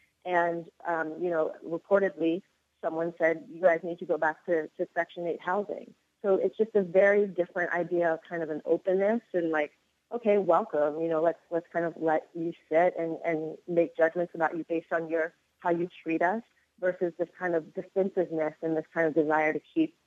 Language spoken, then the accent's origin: English; Cincinnati, Ohio, United States; now in Oakland, United States; I'm born and raised in Cincinnati, Ohio, live in Oakland, California now.